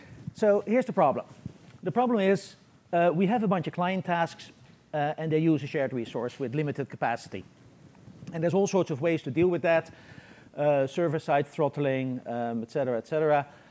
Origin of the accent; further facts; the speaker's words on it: Netherlands; I'm originally from Holland.